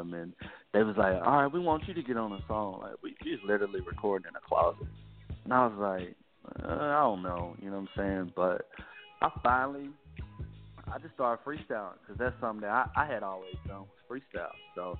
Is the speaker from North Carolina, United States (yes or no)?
no; Elk City, Oklahoma, United States; I was born in Oklahoma City. I was actually raised in a small town west of Oklahoma City called Elk City. So that's where I was raised at.